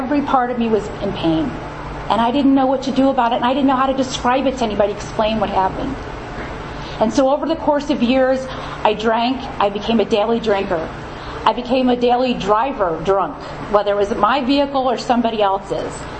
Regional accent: East Coast, United States; I grew up on the East Coast, grew up in a great family.

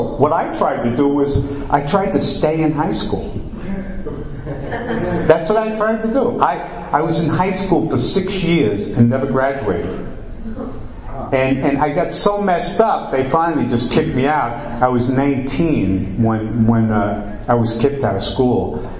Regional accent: New York City, New York, United States; You know, I'm originally from New York City, Queens, and from an Irish Catholic neighborhood.

